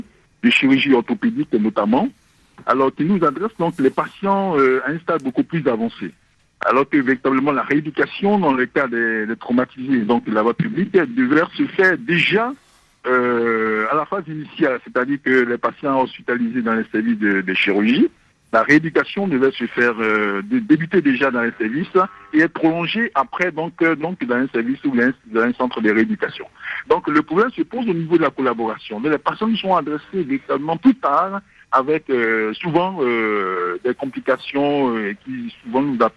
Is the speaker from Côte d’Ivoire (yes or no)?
yes; Côte d’Ivoire; Voilà un peu comment s'est organisée donc la prise en charge chez nous en Côte d'Ivoire.